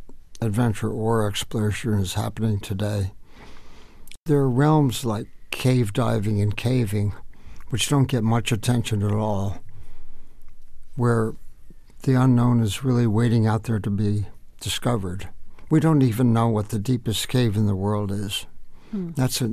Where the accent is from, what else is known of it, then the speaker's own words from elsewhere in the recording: Boulder, Colorado, United States; I certainly needed, from the first years I grew up in Boulder, Colorado, to get out and to get away and to get up into the mountains.